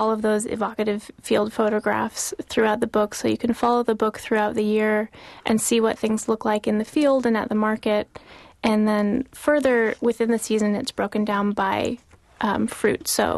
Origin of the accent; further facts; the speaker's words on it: Pacific Northwest, United States; I'm from the Pacific Northwest